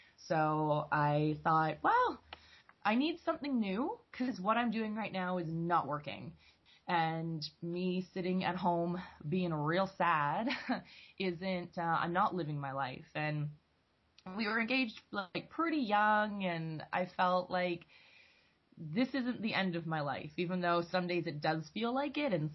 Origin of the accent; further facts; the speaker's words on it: Rocky Mountains, Canada; also born or lived in Ontario; I moved back to Canada as, you know, still a pretty young kid, and we lived across Canada. I grew up in the Rocky Mountains, and then we came to Ontario, which was amazing and different and very strange every time we'd move.